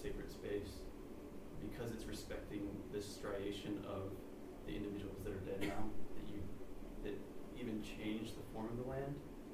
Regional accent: Kentucky, United States; born there; My family came from London in 1642, and I was born in Kentucky.

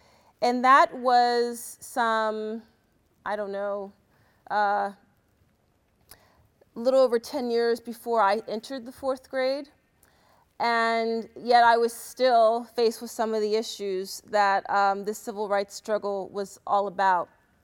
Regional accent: United States; I'm from the United States.

